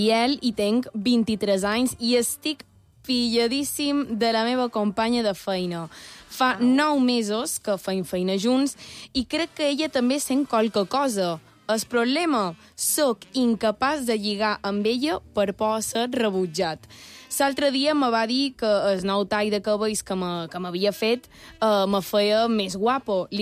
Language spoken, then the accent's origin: Catalan; Palma, Balearic Islands, Spain; Soc una lota de Palma